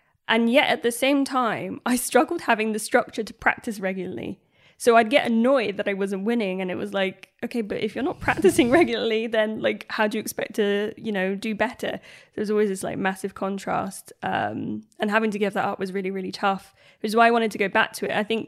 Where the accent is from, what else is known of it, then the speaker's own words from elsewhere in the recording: Ireland; I am Irish.